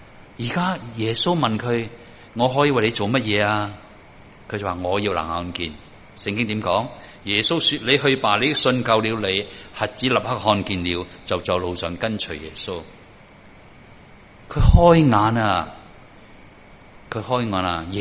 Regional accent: China

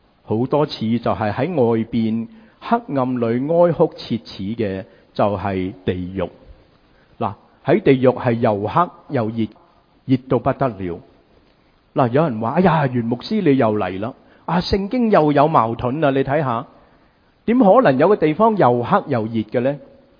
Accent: United States; 今日同大家讲华氏，因为我哋美国人好中意讲华氏

